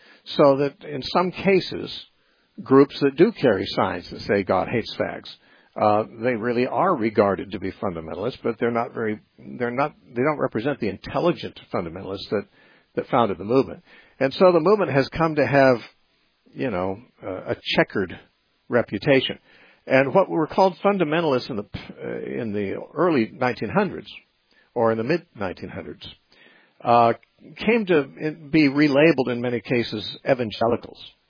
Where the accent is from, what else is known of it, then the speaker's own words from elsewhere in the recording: United States; I'm an American and I'm an evangelical.